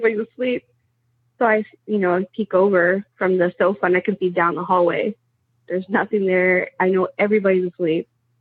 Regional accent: Texas, United States; also born or lived in California; So I'm from South Texas.

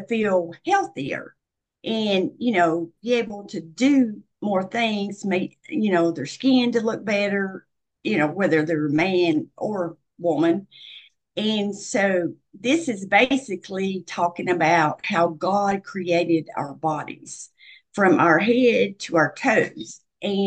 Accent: the South, United States; So I did put a chapter in there about Southern Belles, since I'm from the South, and about how they dress, how they talk

